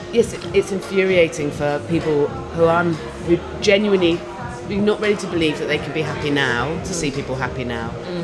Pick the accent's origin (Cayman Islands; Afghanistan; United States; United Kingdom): United Kingdom; South West England; I grew up in the West Country